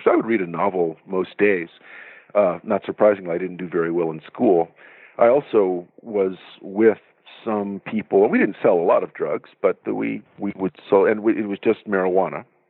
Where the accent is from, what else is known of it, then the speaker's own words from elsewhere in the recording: Florida, United States; Well, I grew up, my father didn't graduate from high school. I grew up in a very poor part of rural Central Florida.